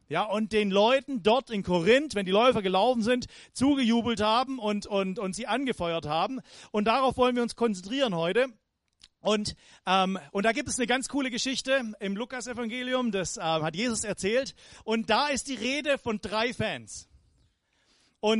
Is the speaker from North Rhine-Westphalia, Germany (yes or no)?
no; Weinstadt, Baden-Württemberg, Germany; Ja, und ich komme aus Weinstadt. Das ist 15 Kilometer östlich von hier. Ja, das ist mein Herkunft.